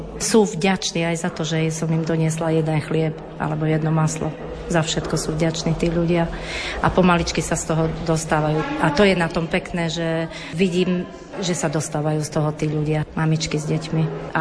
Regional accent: Boťany, Košice Region, Slovakia; pochádzam z jednej dedinky Boťany, a tam je zase veľa Rómov

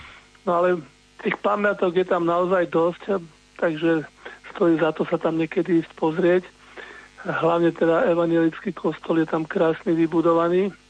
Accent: Svätý Jur, Bratislava Region, Slovakia; A práve ja som zo svätého Jura, bývam v svätom Jure

